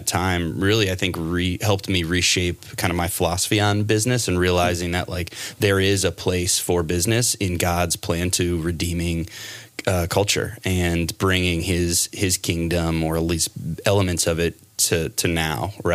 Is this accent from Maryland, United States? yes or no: no; Ohio, United States; moved away; And we're from Northeast Ohio where it's just like gray and wet and cold. And we're like, all right, Arizona or Florida.